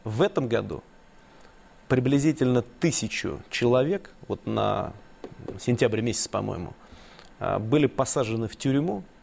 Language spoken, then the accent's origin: Russian; Saint Petersburg, Russia; born or raised there